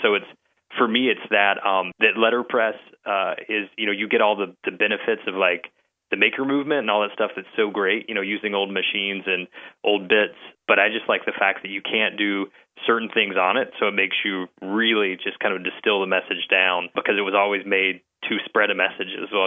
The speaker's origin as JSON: {"language": "English", "region": "Alabama", "country": "United States", "tie": "born or raised there", "said": "I grew up in North Alabama, south of Nashville and Hatshepsut"}